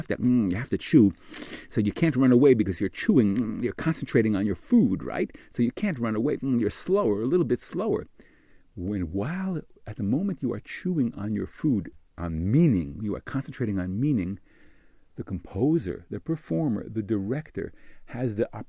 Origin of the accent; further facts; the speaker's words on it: United States; when I grew up in America, from 1955 to 1970 as a kid